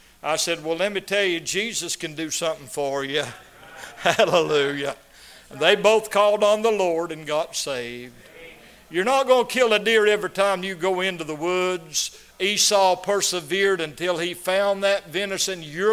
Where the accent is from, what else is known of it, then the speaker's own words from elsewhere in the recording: North Carolina, United States; I said, ladies, I'm from North Carolina.